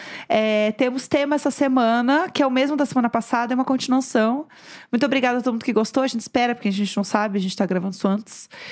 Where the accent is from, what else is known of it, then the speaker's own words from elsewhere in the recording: Brazil; Eu vim do Brasil pra assistir os shows e hoje é meu aniversário.